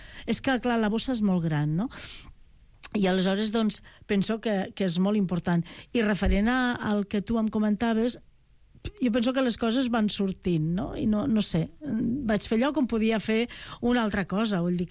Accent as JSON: {"language": "Catalan", "town": "Lleida", "region": "Catalonia", "country": "Spain", "said": "Sí, perquè jo sóc de poble, sóc de Lleida, però també sóc de poble per part de la meva mare"}